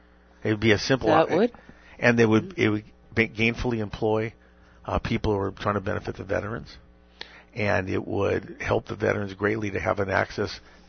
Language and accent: English; Los Angeles, California, United States; I'm from Los Angeles.